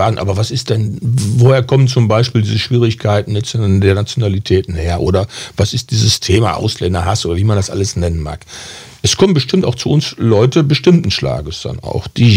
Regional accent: North Rhine-Westphalia, Germany; Ich bin auch in der Zechensiedlung groß geworden. So, und das ist einfach normal, finde ich, bei uns im Ruhrgebiet.

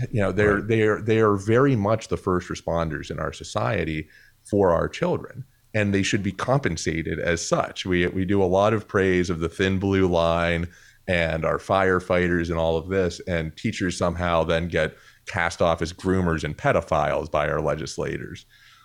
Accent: Wheeling, West Virginia, United States; I grew up in Wheeling, and I have serious hesitance about the benefits of fracking

